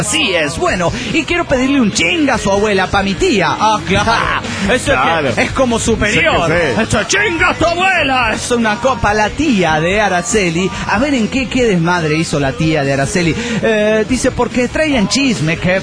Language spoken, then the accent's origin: Spanish; Mexico City, Mexico; yo soy del DF